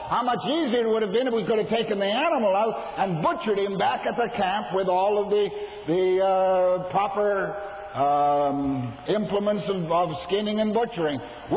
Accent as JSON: {"language": "English", "country": "Canada", "said": "when I'm a Canadian, and in Canada, we're very strict about our hunting rules."}